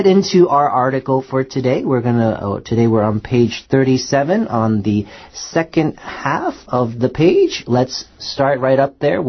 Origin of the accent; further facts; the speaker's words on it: New York, United States; I mean, I'm from New York and that's a big tourist town